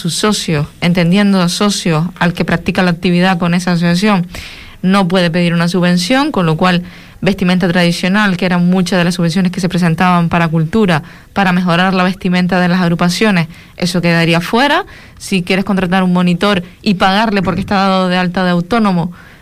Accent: Canary Islands, Spain; lo que somos como majoreros

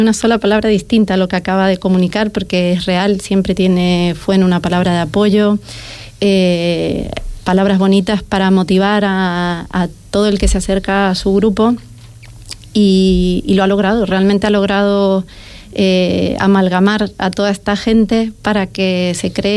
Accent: Argentina; Bueno, yo soy argentina

